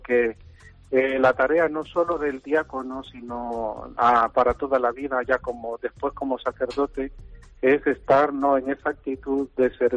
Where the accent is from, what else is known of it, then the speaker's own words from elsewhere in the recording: Guatemala; now in Spain; yo soy de Guatemala. En España solo se encuentra mi madre y dos tías monjas que son clarisas